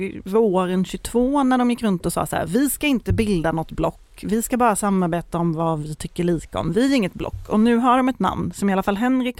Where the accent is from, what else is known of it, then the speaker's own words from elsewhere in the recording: Malmö, Skåne, Sweden; Jag är ju från Malmö.